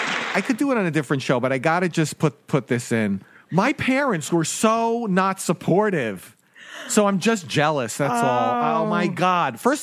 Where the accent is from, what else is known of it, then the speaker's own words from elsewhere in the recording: New York, United States; born there; I was born in New York.